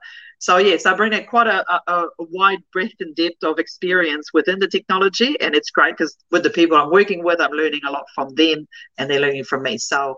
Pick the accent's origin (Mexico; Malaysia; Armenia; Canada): Canada; moved away as an adult; now in New Zealand; I started my career when I came in from Canada as a Yellow Page rep, and my first product I started selling was getting on the internet.